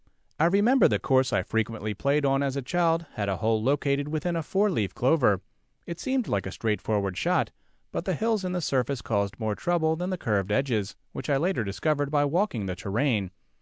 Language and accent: English; Milwaukee, Wisconsin, United States; the local driving range and putt-putt course where I grew up in Milwaukee